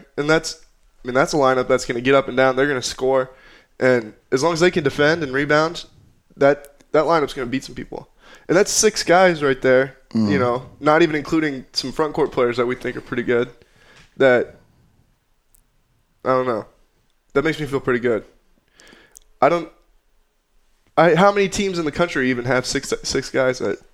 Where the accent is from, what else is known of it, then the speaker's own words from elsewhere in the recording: Clarinda, Iowa, United States; Growing up in Clarinda